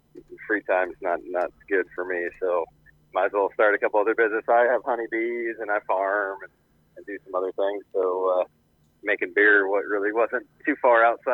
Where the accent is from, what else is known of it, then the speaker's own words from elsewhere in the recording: Atlantic, Iowa, United States; So I grew up in the Atlantic area. My dad and brother still farm north of the Atlantic there. I've got a lot of family on the Kays in the area still.